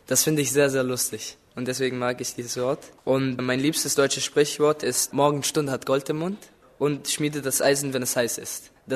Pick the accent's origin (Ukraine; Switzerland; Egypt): Egypt; Cairo, Cairo Governorate; German is a second language; Ich bin aus Kairo, Ägypten. Ich bin 18 Jahre alt und gehe in Kairo auf die Deutsch-Evangelische Oberschule.